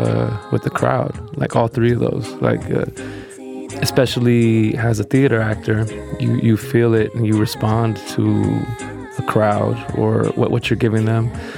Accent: Bay Point, California, United States; also born or lived in San Francisco; I was born in San Francisco, grew up in West Pittsburgh, now known as Bay Point, but I spent a lot of my growing up in San Francisco.

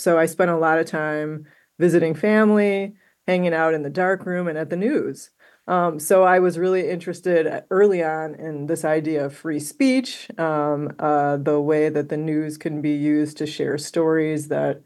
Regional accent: Homewood, Illinois, United States; I was born in Ingalls Hospital in the south suburbs of Chicago. I grew up in Homewood. I went to Homewood Flossmoor High School. I grew up in the 70s and the 80s.

